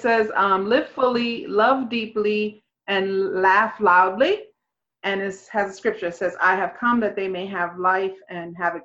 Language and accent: English; New York, United States; I'm a New Yorker, like I told you yesterday, you know